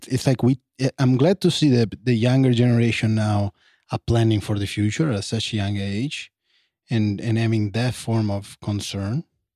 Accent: Italy; I grew up in Italy.

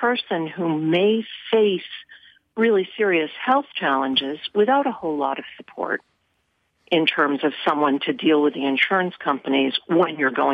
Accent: Boston, Massachusetts, United States; moved away as an adult; now in Vermont, United States; I grew up in Boston and followed aging family members who remained there after I moved up to Vermont 30 years ago for medical school.

